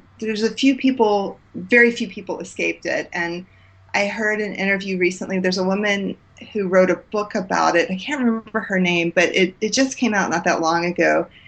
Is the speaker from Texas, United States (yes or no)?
yes; Texas, United States; also born or lived in Bay City / Alvin / Missouri City; Well, I was born in Bay City, Texas. And then we lived in a place called Alvin, Texas for a while, but we moved to Missouri City, Texas.